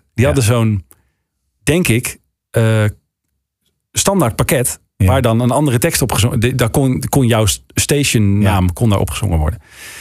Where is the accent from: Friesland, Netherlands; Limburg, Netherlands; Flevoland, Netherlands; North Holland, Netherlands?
North Holland, Netherlands; IJmuiden; born there; IJmuiden is mijn geboorteplaats. Ik woonde toen een dorpje ernaast.